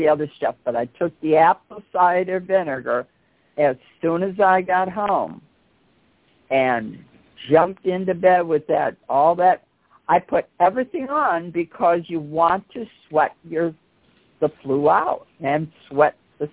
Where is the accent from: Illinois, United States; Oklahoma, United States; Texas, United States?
Illinois, United States; Chicago; I'm from Chicago. That's where I was born and raised.